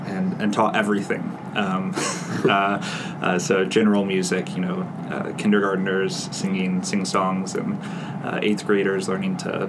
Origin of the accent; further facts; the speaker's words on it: Streamwood, Illinois, United States; Yeah, I grew up in the Chicago suburbs, a town called Streamwood, kind of around Schaumburg, which more people tend to know.